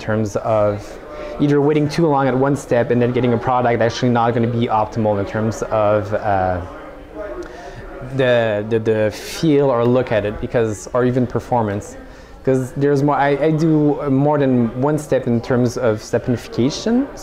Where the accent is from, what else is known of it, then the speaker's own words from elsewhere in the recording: Gatineau, Quebec, Canada; I'm coming in from Gatineau City in Quebec, Canada. So that's right next to the capital, Ottawa, in Canada.